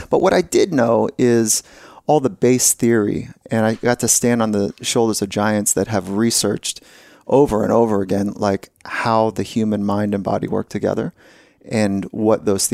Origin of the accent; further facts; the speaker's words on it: California, United States; I grew up here in California and my first sport was surfing.